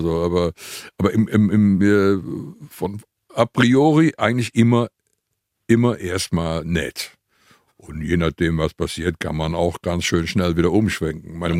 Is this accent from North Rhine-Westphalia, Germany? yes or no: yes; Cologne, North Rhine-Westphalia, Germany; Man ist als Kölner nicht ausgrenzend.